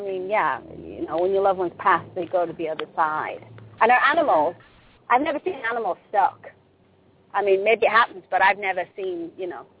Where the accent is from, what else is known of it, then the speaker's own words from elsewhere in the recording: England, United Kingdom; now in Los Angeles, United States; So I say, you know, I'm from England originally, but I live in Los Angeles, so that makes me Australian.